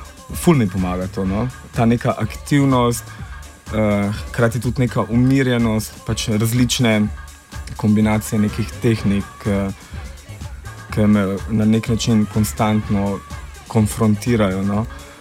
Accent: Prekmurje, Slovenia; sem odraščal v Prekmurju

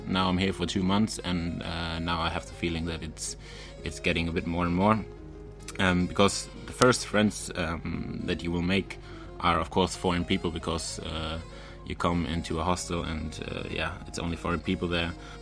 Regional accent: Germany; English is a second language; now in Ljubljana, Slovenia; in my hometown in Germany

